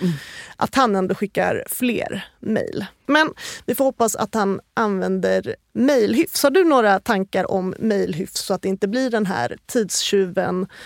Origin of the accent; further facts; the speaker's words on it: Stockholm, Stockholm County, Sweden; jag som stockholmare